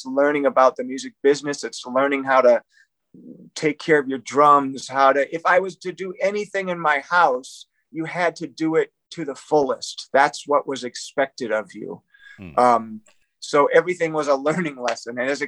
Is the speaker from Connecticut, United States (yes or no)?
no; Detroit, Michigan, United States; I would say it's just, you know, where I'm from. I'm from Detroit. It's a little different out there. How I was raised was a little different.